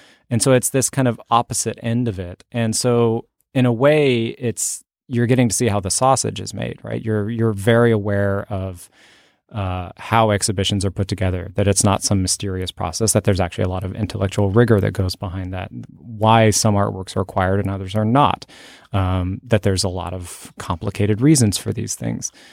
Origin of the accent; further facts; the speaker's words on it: Fort Worth, Texas, United States; also born or lived in Oklahoma; I grew up mostly in Oklahoma and Texas. And when I was, I think, 10 years old, we moved to Fort Worth